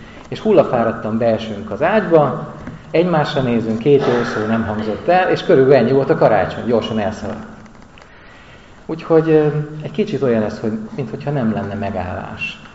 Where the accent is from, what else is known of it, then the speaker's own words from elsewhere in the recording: Lónya, Szabolcs-Szatmár-Bereg, Hungary; Ez egy Lónya nevű község, és egy gyönyörű templom mellett, annak a szomszédságában nőttem föl